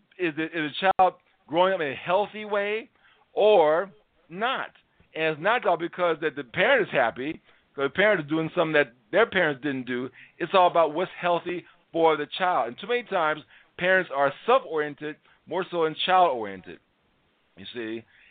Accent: Chicago, Illinois, United States; I grew up in South South Chicago, Chocolate City

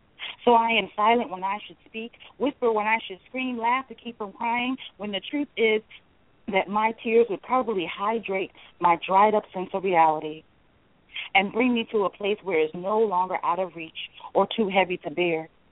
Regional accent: Philadelphia, Pennsylvania, United States; also born or lived in New York City; I grew up in Philadelphia, and then I went to school in New York, and I consider all of that a part of my formative years

